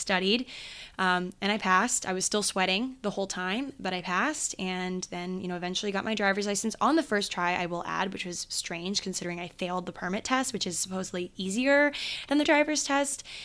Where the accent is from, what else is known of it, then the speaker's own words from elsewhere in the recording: Maryland, United States; I had to be 15 in Maryland. I grew up in Maryland.